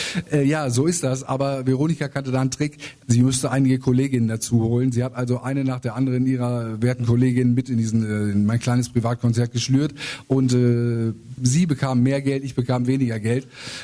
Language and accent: German; North Rhine-Westphalia, Germany; Ich komme aus dem Kreis Minn-Lübbecke. Das ist der Arsch der Welt und wenn es nicht der Arsch der Welt ist, von da kann man es verdammt gut riechen.